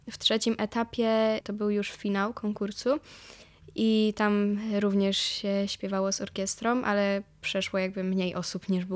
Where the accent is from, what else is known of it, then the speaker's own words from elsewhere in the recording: Bydgoszcz, Kuyavian-Pomeranian Voivodeship, Poland; bo jednak ja jestem z Bydgoszczy